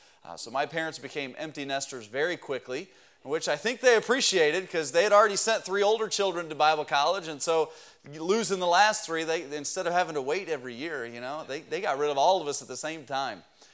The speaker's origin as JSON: {"language": "English", "town": "Cape Girardeau", "region": "Missouri", "country": "United States", "tie": "born or raised there", "said": "I grew up really in Cape Girardeau, Missouri"}